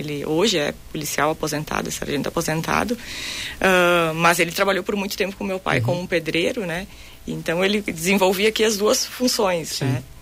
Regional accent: Serafina Corrêa, Rio Grande do Sul, Brazil; Serafina Corrêa, uma cidadezinha bem pequenininha, próxima a Guaporé, Nova Bassano. Acho que hoje está em torno de 10, 15 mil habitantes. Sou natural de lá.

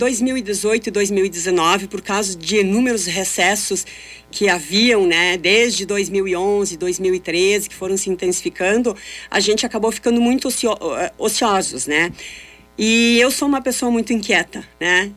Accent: Alpestre, Rio Grande do Sul, Brazil; now in Farroupilha, Brazil; Eu sou natural de Alpestre, no norte do Rio Grande do Sul. Tenho 54 anos.

